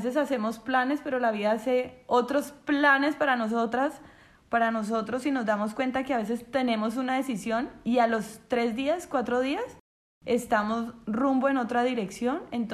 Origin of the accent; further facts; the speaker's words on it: Colombia; now in Dominican Republic; Cuando estábamos saliendo de Colombia para venir acá a República Dominicana, llegando a Santo Domingo, en mi país, el policía en el aeropuerto